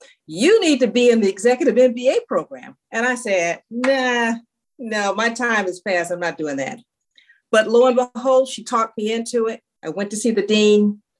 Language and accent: English; Los Angeles, California, United States; South Central Los Angeles.